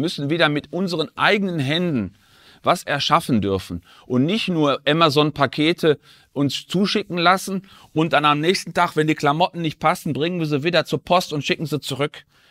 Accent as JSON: {"language": "German", "region": "North Rhine-Westphalia", "country": "Germany", "tie": "born or raised there", "said": "Ich bin im Sauerland groß geworden, habe eine wunderbare Kindheit verlebt, habe dann da gearbeitet"}